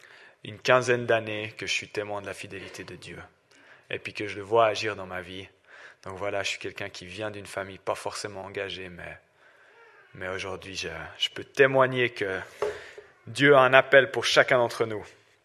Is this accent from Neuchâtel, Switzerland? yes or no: no; Aigle, Vaud, Switzerland; now in Moudon, Switzerland; Je viens en fait de la région du Chablais. J'ai grandi là-bas à Aigle.